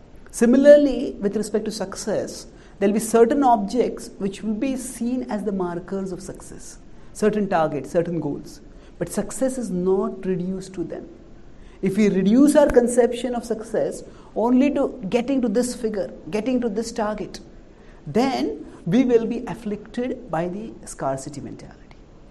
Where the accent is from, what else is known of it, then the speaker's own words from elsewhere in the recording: India; And I come from India where cricket is a very popular game.